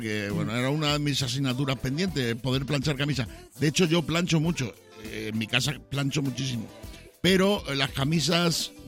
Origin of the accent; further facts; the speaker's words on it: Badajoz, Extremadura, Spain; Yo soy de Badajoz, en concreto, pero vamos.